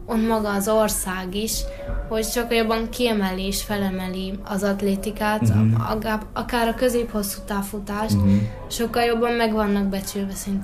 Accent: Hungary

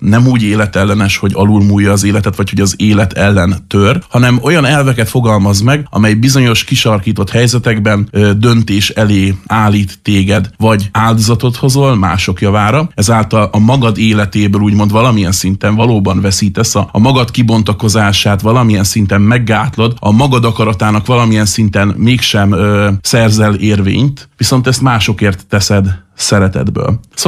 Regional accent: Hungary; És hát azért nem lehetett megkerülni nyilvánvalóan a kereszténységet sem, főleg itt Európában magyarként.

